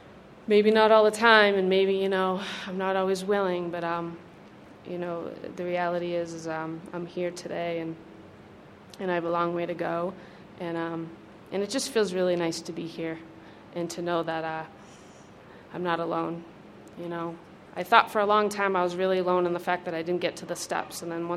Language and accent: English; Massachusetts, United States; also born or lived in Denver, United States; I'm an alcoholic. Very grateful member of Alcoholics Anonymous, and I'm here from Massachusetts, and I used to live in Denver a couple years ago